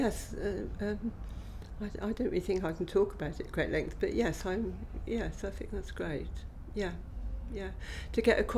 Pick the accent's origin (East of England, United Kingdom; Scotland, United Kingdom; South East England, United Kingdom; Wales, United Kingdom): South East England, United Kingdom; Banbury; I'm actually come from Banbury, which is a much bigger town. I'm a bit of a city girl.